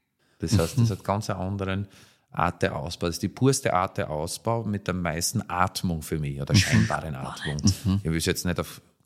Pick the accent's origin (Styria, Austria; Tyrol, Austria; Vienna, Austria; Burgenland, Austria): Burgenland, Austria; Schützen am Gebirge; weil bei uns in Schützen Gebirge, wenn man schaut auf die besten Rieden